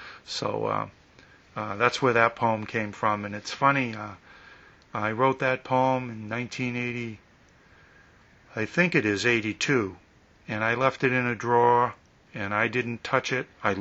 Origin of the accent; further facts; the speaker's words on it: Massachusetts, United States; I grew up on the Cape in southern New England on a farm